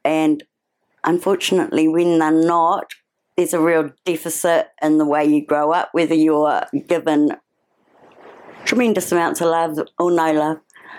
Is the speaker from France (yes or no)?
no; Donnelly's Crossing, Northland, New Zealand; also born or lived in Tauranga / Auckland; I'm from Donnelly's Crossing originally, which is up north, and spent time in Tauranga, Auckland, Rotorua, very short in Rotorua, but done a bit of travelling and ended up back up north.